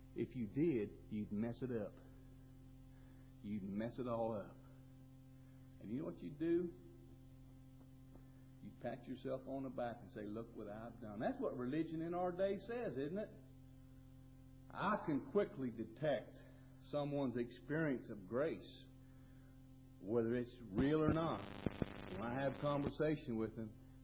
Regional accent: Salt Lake City, Utah, United States; I grew up out there in Salt Lake City, and they pounded Mormonism in my head from the day I came out of Mama's belly.

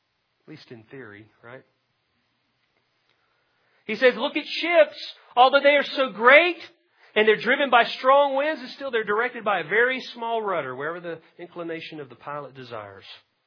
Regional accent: Jacksonville, Florida, United States; born there; And I was born in Jacksonville. I was not an Alabamian.

